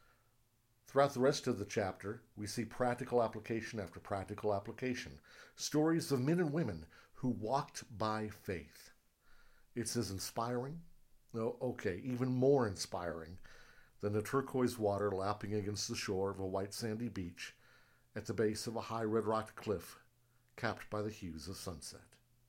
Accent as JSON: {"language": "English", "region": "Colorado", "country": "United States", "tie": "born or raised there", "said": "of the mountains in my home state of Colorado"}